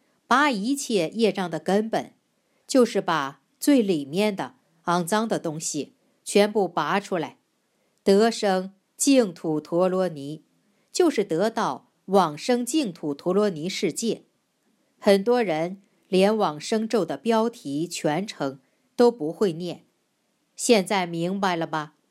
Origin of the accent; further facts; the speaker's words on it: China; 好比西方人说的神和我们中国人说的神就不是一个概念。